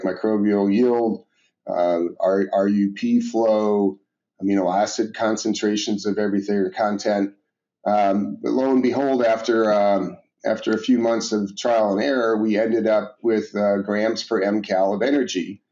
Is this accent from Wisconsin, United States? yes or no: no; Ohio, United States; I grew up in Ohio on a small dairy farm.